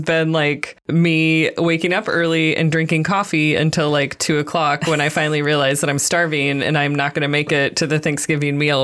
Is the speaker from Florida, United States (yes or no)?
no; Portland, Oregon, United States; We are home cooks from Portland, Oregon.